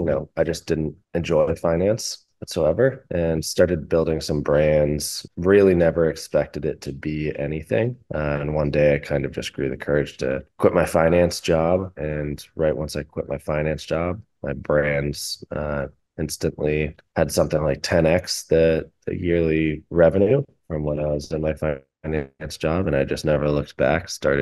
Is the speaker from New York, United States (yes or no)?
no; Massachusetts, United States; also born or lived in Florida / Denver; I've hopped around a bit the past few years. I've lived in Florida. I'm originally from Massachusetts, lived in Denver for a while